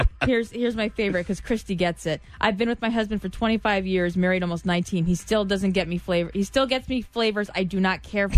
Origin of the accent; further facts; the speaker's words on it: Stamford, Connecticut, United States; I've driven to the Stanford Town Center a million times. I grew up in Stanford.